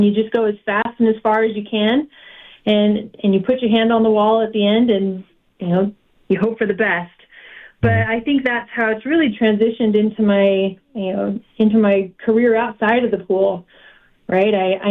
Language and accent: English; Tucson, Arizona, United States; Well, you know, growing up in Tucson, and you know, I've been blessed with a very sports-oriented family.